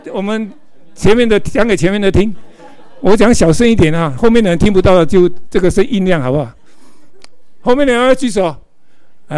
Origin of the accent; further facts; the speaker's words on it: Kaohsiung, Taiwan; 我自己在高雄，刚刚在高雄长大了。我们一个石油公司啊，中国石油公司，就高雄炼油厂。然后我在那边长大